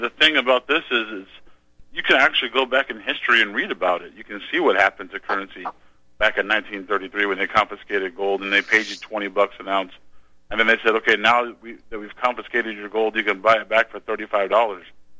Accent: Nebraska, United States; You know, I'm from the Midwest. I'm from Nebraska. And I grew up on a farm

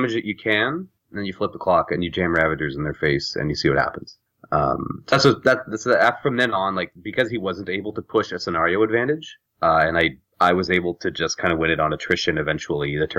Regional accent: Ottawa, Ontario, Canada; who actually is from my hometown of Ottawa

